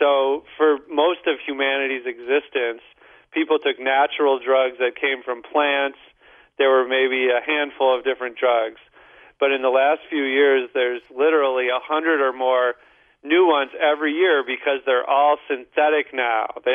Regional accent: St. Louis, Missouri, United States; I'm from St. Louis too

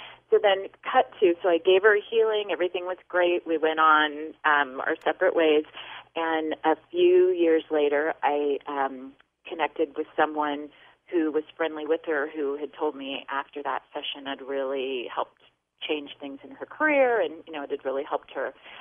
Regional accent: California, United States; born there; I was born in California, about 2 hours north of Los Angeles.

